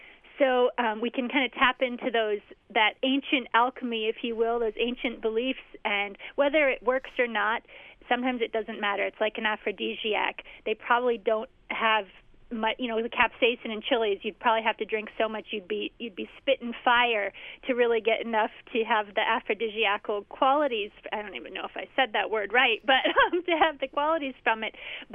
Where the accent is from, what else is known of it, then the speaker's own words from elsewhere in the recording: Seattle, Washington, United States; I grew up in Seattle, and I remember as a child the influx of Thai food